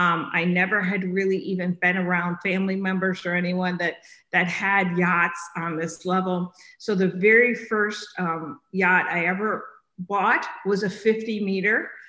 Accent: New Jersey, United States; born there; But my parents were New Yorkers and I was born in Jersey.

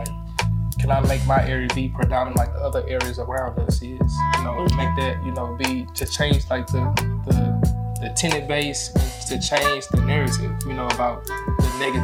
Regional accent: St. Louis, Missouri, United States; Born and raised in St. Louis, Missouri. But the specific location I'm from is Castle Point, Missouri

